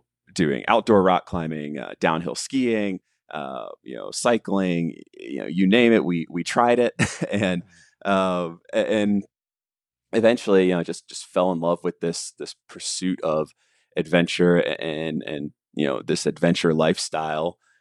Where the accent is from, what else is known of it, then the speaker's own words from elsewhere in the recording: Florida, United States; now in Colorado, United States; growing up in Florida, even though I live in Colorado now, I grew up in Florida.